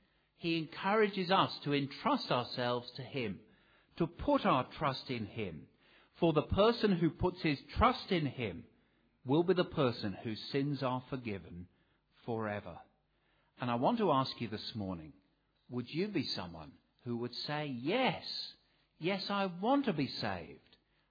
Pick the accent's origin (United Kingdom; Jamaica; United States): United Kingdom; England; I say it with a heavy heart as an Englishman